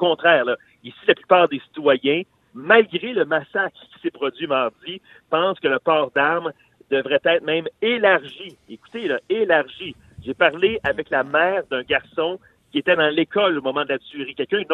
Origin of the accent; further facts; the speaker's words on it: Quebec, Canada; C'est dur pour nous en tant que Québécois parce qu'on se dit, nous, au Québec